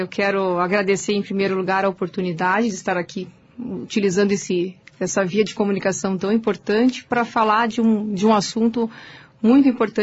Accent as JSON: {"language": "Portuguese", "town": "Canoinhas", "region": "Santa Catarina", "country": "Brazil", "tie": "born or raised there", "said": "Eu morava em Curitiba, mas a minha família é de Canoinhas, né? Eu sou natural de Canoinhas, mas estava fazendo a residência em Curitiba."}